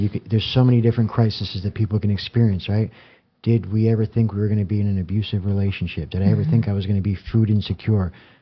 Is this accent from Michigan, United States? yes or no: no; New Jersey, United States; born there; now in Las Vegas, United States; I'm not originally from Vegas. I came here in 1999. I was born in a small town in northern New Jersey.